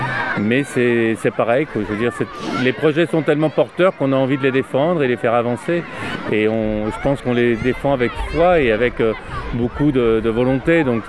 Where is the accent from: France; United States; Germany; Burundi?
France; Auvergne-Rhône-Alpes; first language Occitan; now in Carcassonne, France; moi j'habite au pied de la cité et mes enfants ont été à la calendrette de la cité à Carcassonne. Et bien sûr moi je viens du Cantal et on parlait l'occitan, on parlait la langue.